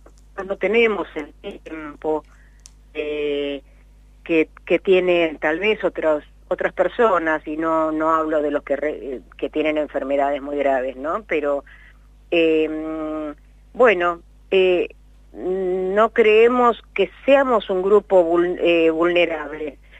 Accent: Argentina; como pobres argentinas

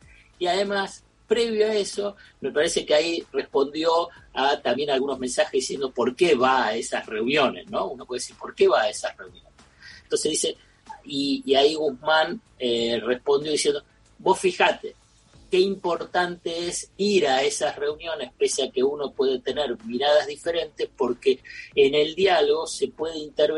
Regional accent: Buenos Aires, Argentina; Yo siempre soy de Floresta

